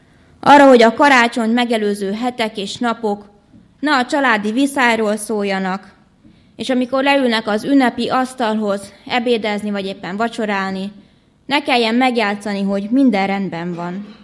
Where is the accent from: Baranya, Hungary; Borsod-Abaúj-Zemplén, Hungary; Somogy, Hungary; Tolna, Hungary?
Tolna, Hungary; Madocsa; És az én falumban is, ahonnan jövök, Madocsáról, még az én nagyszüleim kisgyermekként átélték a második világháborút